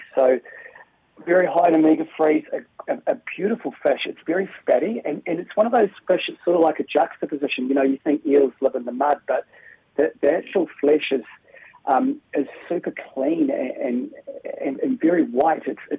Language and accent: English; Waikato, New Zealand; we're both from the Waikato